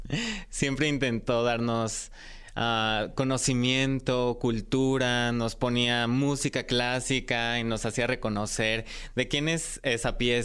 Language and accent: Spanish; Mexico City, Mexico; Yo nací aquí en la Ciudad de México y crecí en una familia tradicional... Papá, mamá, una hermana pequeña, perritos, peces. y estudié en una escuela católica.